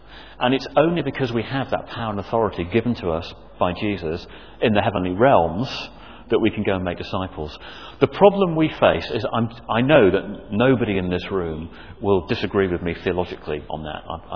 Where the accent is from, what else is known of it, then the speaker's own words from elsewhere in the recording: Birmingham, West Midlands, United Kingdom; I'm actually from Birmingham, but my parents are both Welsh speaking. I've got a lot of Welsh family.